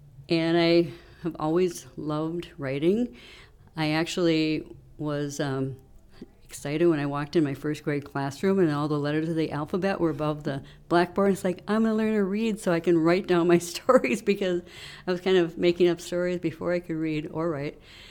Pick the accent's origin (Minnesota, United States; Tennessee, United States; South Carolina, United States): Minnesota, United States; Buffalo; I'm from Buffalo, Minnesota. Enjoy coming up to Hackensack once a year.